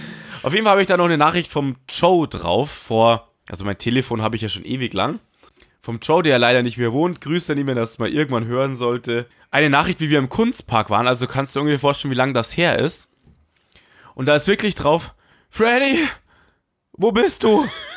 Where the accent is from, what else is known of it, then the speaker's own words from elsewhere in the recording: Munich, Bavaria, Germany; Wir als Münchner sind da hingejuckelt